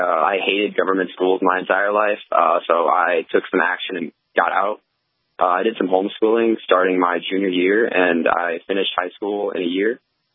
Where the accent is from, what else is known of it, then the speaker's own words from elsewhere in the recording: East Coast, United States; I mean, I was originally from the East Coast, but it's insane.